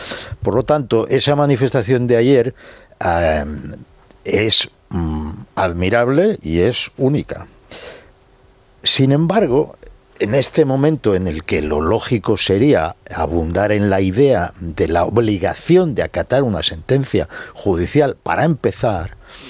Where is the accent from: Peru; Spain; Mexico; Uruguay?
Spain; Catalonia; como catalán de origen, No puedo admitir.